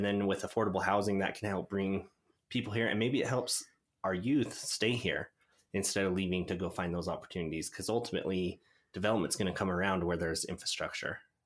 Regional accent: Price, Utah, United States; I am born and raised in Price. So since 94.

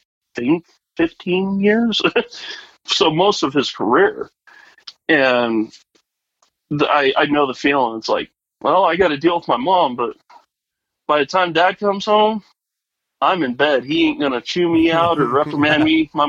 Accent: Colorado, United States; I got my CDL through them 100% free and clear because I was from Colorado.

